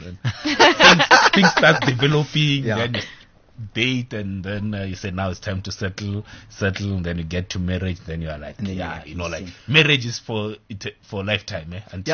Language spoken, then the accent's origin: English; Tzaneen, Limpopo, South Africa; I'm from Kazankulu, Tzaneen.